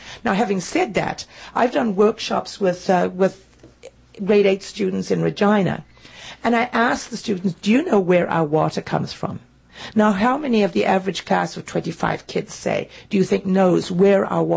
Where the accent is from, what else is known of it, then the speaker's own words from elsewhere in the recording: Zimbabwe; also born or lived in Harare; I'm originally from Zimbabwe. And in the early 80s, my family and I were living in Harare, the capital of Zimbabwe.